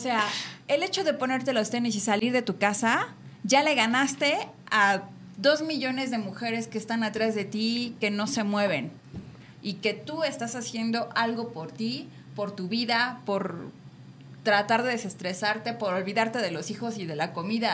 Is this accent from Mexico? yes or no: yes; Mexico; como mamás mexicanas, pues bien aferradas a nuestra familia todos